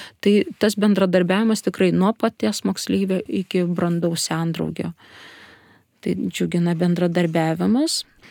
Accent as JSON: {"language": "Lithuanian", "town": "Panevėžys", "region": "Panevėžys County", "country": "Lithuania", "said": "aš pati iš Panevėžio"}